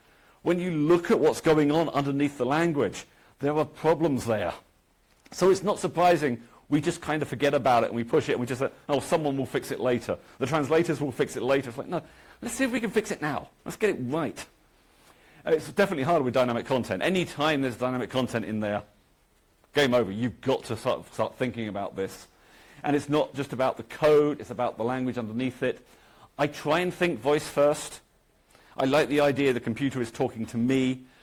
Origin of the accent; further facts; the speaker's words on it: England, United Kingdom; Because I'm from England, there is a town called Reading not far from me.